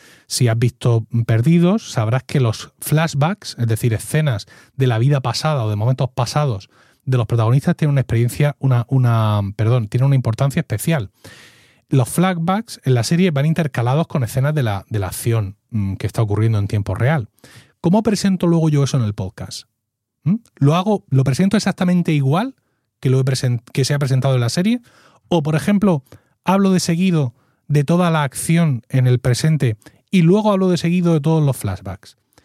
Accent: Blanca, Region of Murcia, Spain; recuerdo una noche en Blanca, en mi pueblo, una noche de agosto

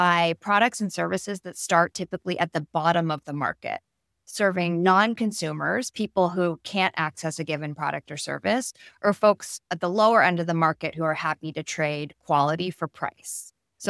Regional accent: California, United States; if I grew up out in the Bay Area near Silicon Valley

